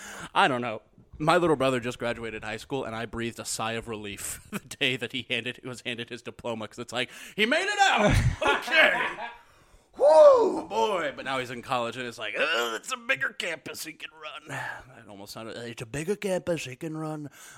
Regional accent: the Ozarks, United States; I was born and raised in the Ozarks, and so I was always like out in the woods going backpacking, hiking

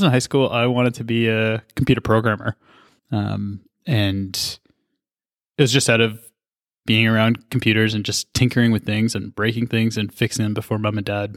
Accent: Mississauga, Ontario, Canada; also born or lived in Etobicoke; So I grew up in Mississauga and Etobicoke. So I did elementary school and stuff in Etobicoke and then moved to Mississauga for grade 6 and onwards.

